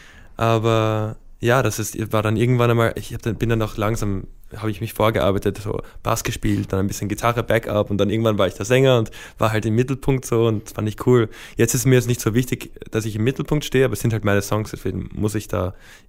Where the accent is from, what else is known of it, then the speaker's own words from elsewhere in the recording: Vienna, Austria; Also ich bin in Wien aufgewachsen, zwar auf der amerikanischen Schule, das heißt so in einer kulturellen Seifenblase, so in der Art. Aber ja, ich sehe Wien halt trotzdem als Home. Dort sind meine Eltern und meine Schwester.